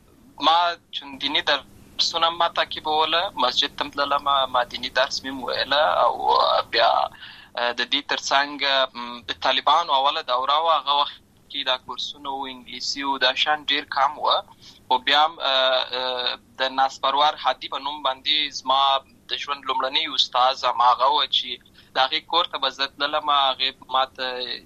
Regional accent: Lashkar Gah, Helmand, Afghanistan; زه په اصل کې د ورزغان ولایت یم اما زه په المانو ولایت لشکرګه کې پیدا شوی یم

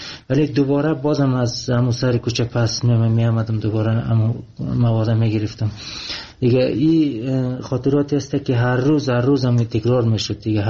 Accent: Afghanistan; now in Iran; من افغانی هستم

